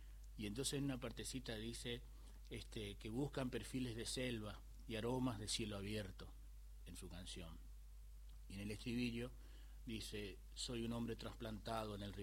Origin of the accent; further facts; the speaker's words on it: Misiones, Argentina; also born or lived in Santa Fe; Yo nací en Santa Fe, pero me crié en Misiones. Y me gusta decir que los misioneros nacemos donde se nos da la gana. Porque yo me siento misionero de los muy chiquititos, vivimos allá en el medio de la selva.